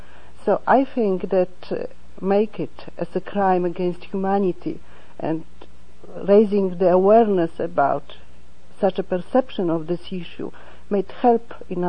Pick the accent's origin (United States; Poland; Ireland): Poland; Warsaw, Masovian Voivodeship; English is a second language; I am a lawyer from Poland, from Warsaw, and I am also involved in the activities of some NGOs.